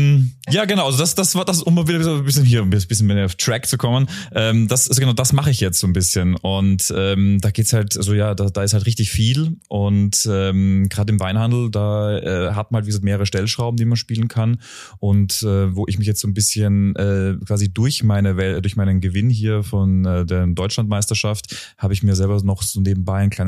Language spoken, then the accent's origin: German; Graz, Styria, Austria; in der Steiermark ist man ja quasi immer umgeben vom Wein. Also ich bin gebürtiger Grazer